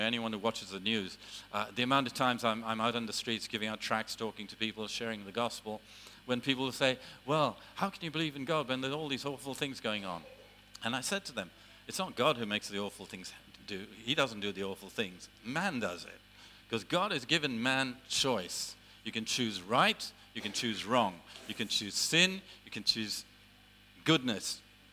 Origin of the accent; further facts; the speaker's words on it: London, United Kingdom; because I'm a Londoner, that I love London town. I lived in London from the age of 12, so I love London too. But I love living out in the country even more